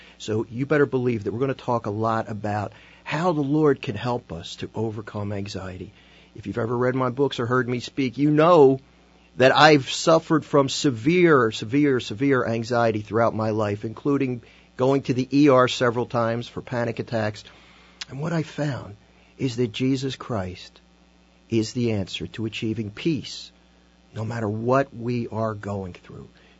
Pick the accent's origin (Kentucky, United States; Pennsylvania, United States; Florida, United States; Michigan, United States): Pennsylvania, United States; Philadelphia; But I'm a Philly guy. I was born in Northeast Philadelphia. Actually, I was born in Mayfair, but I moved to Northeast Philly, the Busselton section, when I was 2 years old.